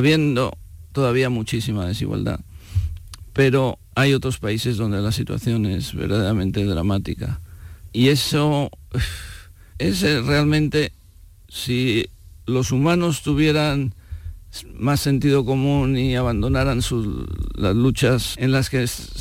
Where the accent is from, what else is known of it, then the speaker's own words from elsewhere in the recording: Madrid, Community of Madrid, Spain; also born or lived in Andalusia; now in Córdoba, Spain; yo aunque nací al sur de Andalucía, yo me crié en Madrid. Y mi cultura es más castellana